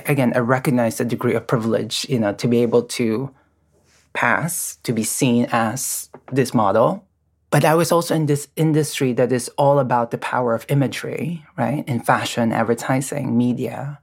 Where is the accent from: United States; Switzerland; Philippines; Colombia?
Philippines; English is a second language; I came from a very, very different culture, you know, growing up, born and raised in the Philippines.